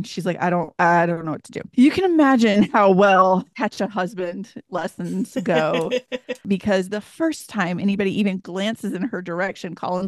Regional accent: Southern US, United States; Growing up in the South, you don't get as much of the, ooh, it's dark and scary

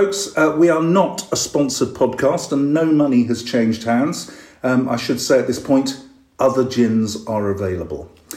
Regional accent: London, United Kingdom; I mean, I'm a Londoner.

